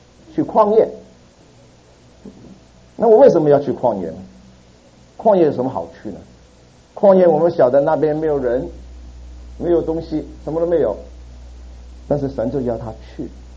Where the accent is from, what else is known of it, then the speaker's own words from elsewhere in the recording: Hong Kong; 所以我们回到香港去见我们父母家人。